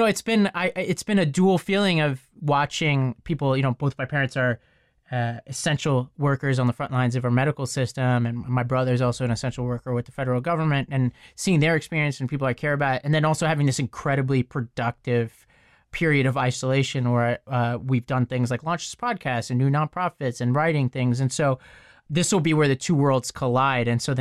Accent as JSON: {"language": "English", "region": "New York", "country": "United States", "said": "for background for listeners, I come from New York. I live in New York most of the time, but I've been down south, North Carolina, Tennessee, and Virginia since March 15th."}